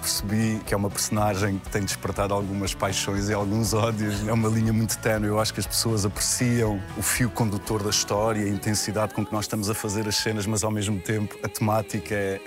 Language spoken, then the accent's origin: Portuguese; Cacém, Lisbon, Portugal; also born or lived in Angola; Eu cresci no Cacém. Tinha 2 grandes amigos, o Bomboca e o Jair, um cabo-verdiano, um português, eu angolano.